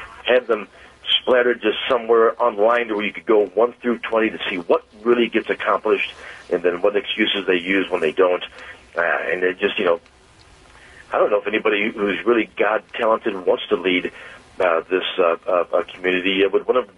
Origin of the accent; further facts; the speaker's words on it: Missouri, United States; Born and raised in North County and proud.